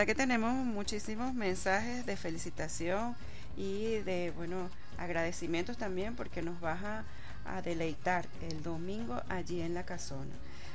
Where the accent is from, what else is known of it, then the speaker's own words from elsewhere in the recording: Venezuela; nos reconocen que somos venezolanos, no solamente por el tono de voz ni la manera de hablar, sino la manera de actuar